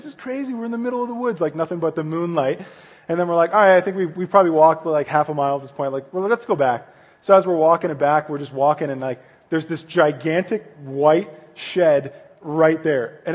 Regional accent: Colorado, United States; we're really close where I grew up in Colorado to the mountains. So we drove to Boulder, which was like 20 minutes away

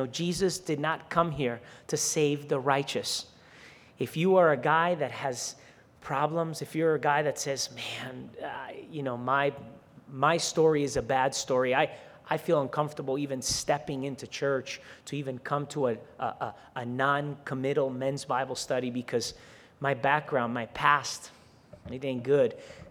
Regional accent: Caracas, Capital District, Venezuela; I grew up, I was born in South America, in Venezuela, and I grew up in a very secluded community. When I was a child, you know, I lived in a building in the middle of Caracas, Venezuela

